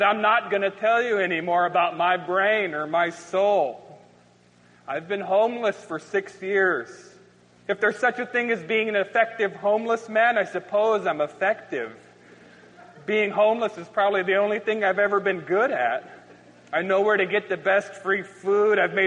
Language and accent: English; Spokane, Washington, United States; born or raised there; moved away as an adult; now in Seattle, United States